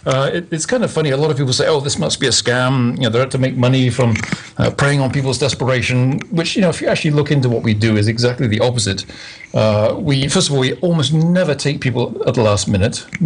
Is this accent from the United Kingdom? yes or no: yes; United Kingdom; moved away as an adult; now in United States; I guess I'm still sort of British. My American friends think I'm British, but I've been living in the States since 1987.